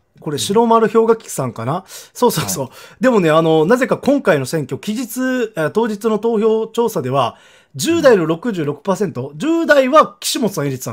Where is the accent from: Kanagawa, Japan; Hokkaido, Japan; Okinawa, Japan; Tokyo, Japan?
Okinawa, Japan; 僕沖縄市民なんですけど、はいはい、沖縄市民です、コザの人間です。